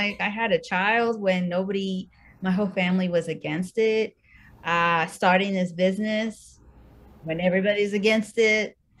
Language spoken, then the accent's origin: English; India; because she's Indian and I'm Indian